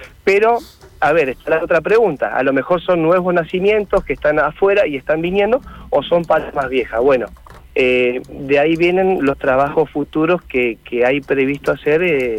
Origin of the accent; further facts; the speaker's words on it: Santa Fe, Argentina; yo soy de Santa Fe, hace un año que estoy de vuelta, siempre trabajé afuera.